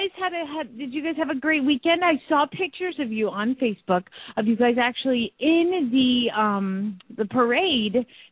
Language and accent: English; Phoenix, Arizona, United States; from Phoenix, Arizona.